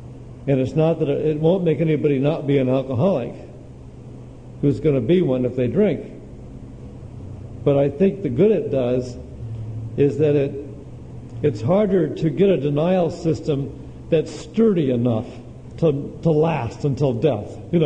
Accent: Hawthorne, California, United States; I grew up in Hawthorne over here, near the LA airport

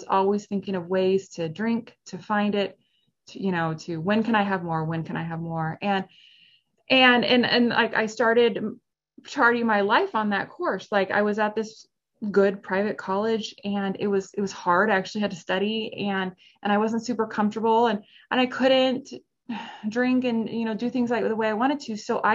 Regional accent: Seattle, Washington, United States; And I grew up in Seattle area, Seattle, Washington.

